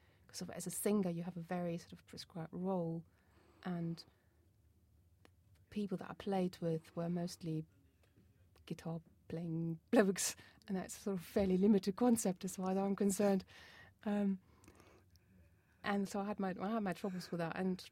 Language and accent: English; Lower Saxony, Germany; English is a second language; I'm from a small village in Hanover, near Hanover in Germany.